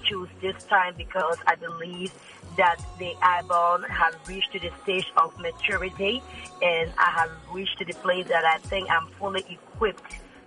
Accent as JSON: {"language": "English", "country": "Liberia", "said": "knowing the fact that we are from Liberia and we as Liberians, we own the land"}